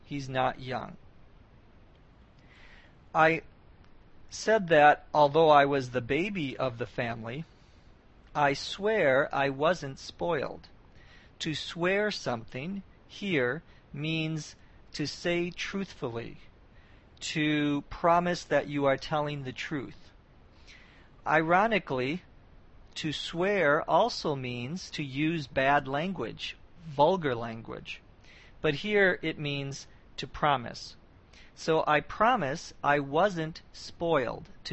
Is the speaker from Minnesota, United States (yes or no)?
yes; Minnesota, United States; I said that I was born and raised in Minnesota.